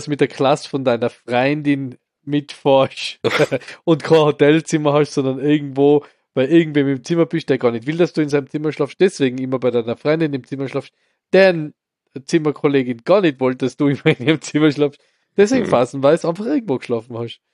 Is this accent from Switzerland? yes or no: no; Austria; aber als Österreicher macht man relativ selten Urlaub in Österreich.